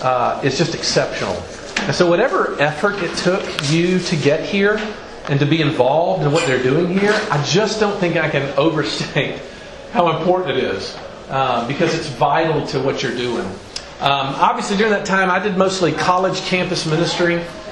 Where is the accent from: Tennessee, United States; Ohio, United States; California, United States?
Tennessee, United States; Memphis; I'm originally from Memphis